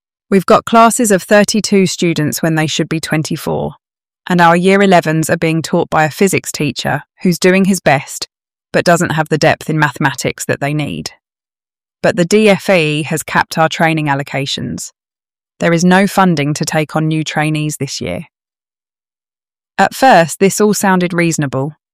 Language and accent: English; Woking, South East England, United Kingdom; Growing up in Woking, I was the one my friends called when they were stuck on maths homework.